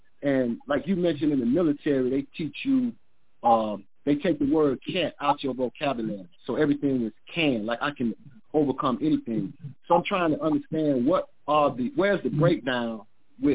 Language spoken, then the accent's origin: English; Chicago, Illinois, United States; Yeah, I'm from Chicago, Illinois.